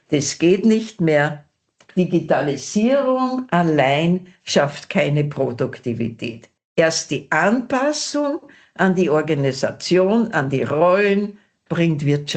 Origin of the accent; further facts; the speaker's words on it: Upper Austria, Austria; Ich bin Oberösterreicherin.